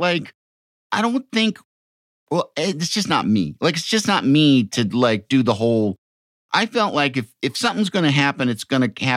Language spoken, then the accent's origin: English; Chicago, Illinois, United States; And it was weird to me, especially because I'm from Chicago.